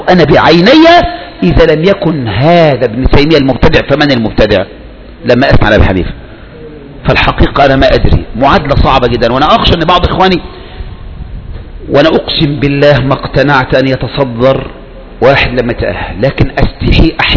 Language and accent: Arabic; Egypt; كان شباب يعني عندنا في مصر كنا نظن بهم خيرا في فترة من الفترات